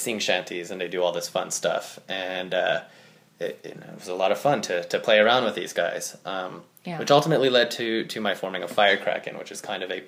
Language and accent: English; Florida, United States; growing up in Florida, I love the ocean.